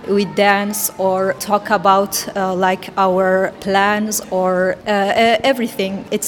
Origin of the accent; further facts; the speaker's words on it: Afghanistan; English is a second language; I'm a student here. I'm from Afghanistan.